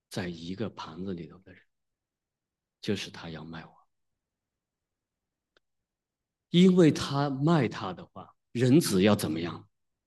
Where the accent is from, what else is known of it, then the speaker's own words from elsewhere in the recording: Wenzhou, Zhejiang, China; 我们温州人呢，有一个很奇特的习惯